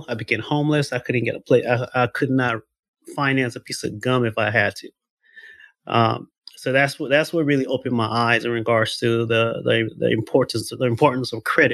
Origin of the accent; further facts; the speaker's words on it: Sierra Leone; moved away; I'm an immigrant from Sierra Leone, refugee from two wars. I truly should not be here.